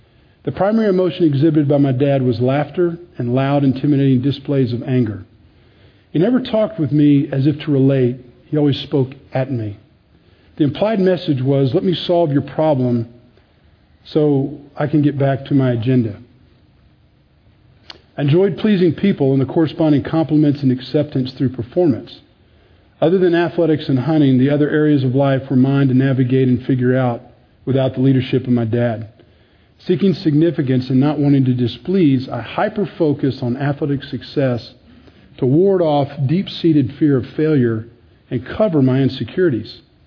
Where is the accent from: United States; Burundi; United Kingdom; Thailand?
United States; Dallas, Texas; I'm from Dallas, born and raised.